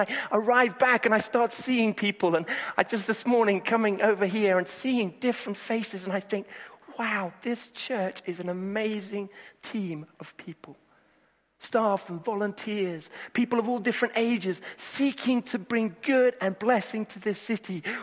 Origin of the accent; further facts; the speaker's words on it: Nairobi, Kenya; now in Brighton, United Kingdom; because I grew up in Nairobi, I feel so much at home